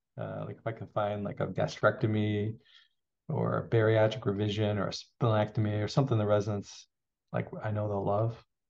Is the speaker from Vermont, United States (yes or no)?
yes; Randolph, Vermont, United States; So I grew up in Vermont, went to public high school in Randolph Union High School, which was a five town union high school because the towns are pretty small there.